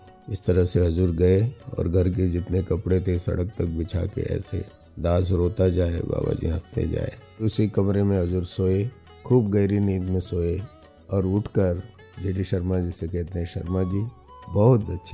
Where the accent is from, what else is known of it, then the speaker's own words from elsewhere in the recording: Nepal; मैंने पहले ही बताया कि मैं नेपाल का रहने वाला हूँ